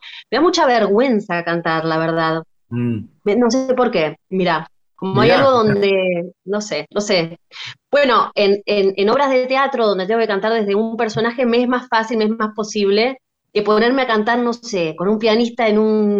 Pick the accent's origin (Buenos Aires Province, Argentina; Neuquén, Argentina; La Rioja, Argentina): Buenos Aires Province, Argentina; La Plata; yo soy de La Plata